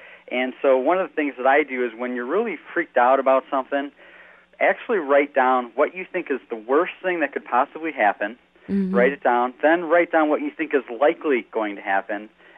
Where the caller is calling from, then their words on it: Madison, Wisconsin, United States; I am calling from Madison, Wisconsin.